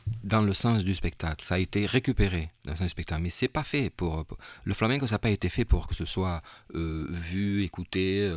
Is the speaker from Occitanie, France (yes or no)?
yes; Toulouse, Occitanie, France; born there; moi, je suis né à Toulouse. J'étais aux arènes à l'époque où il y avait des corridas avec mes parents.